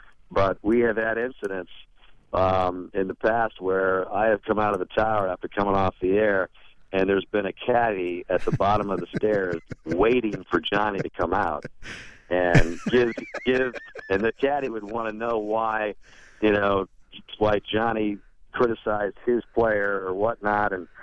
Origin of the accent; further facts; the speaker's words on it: Tucson, Arizona, United States; Then I worked for the local NBC affiliate in my hometown of Tucson, Arizona.